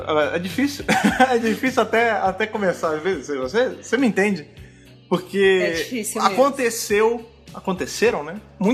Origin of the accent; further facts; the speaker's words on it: Rio de Janeiro, Brazil; No Rio de Janeiro a gente não tem isso. Não é da minha terra.